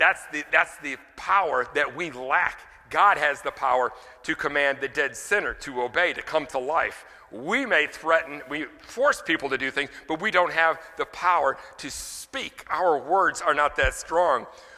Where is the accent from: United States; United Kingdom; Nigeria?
United States; Louisiana; Now, I'm from Louisiana